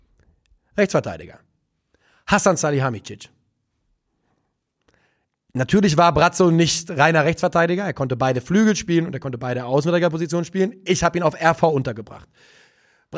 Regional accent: Nuremberg, Bavaria, Germany; Boah, Fränkisch kann ich nicht. Ich komme aus Nürnberg.

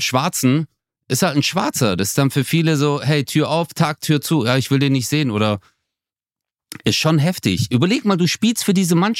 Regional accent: Turkey; den Rassismus, den ich jetzt zum Beispiel als Türke durchgemacht habe

